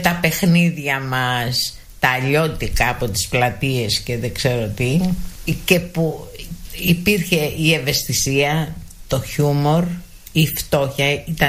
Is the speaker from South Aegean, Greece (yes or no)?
yes; Ano Syros, South Aegean, Greece; born there; Λοιπόν, εγώ γεννήθηκα στην Άνω Σύρα, απάνω χώρα τη λέγανε τότε.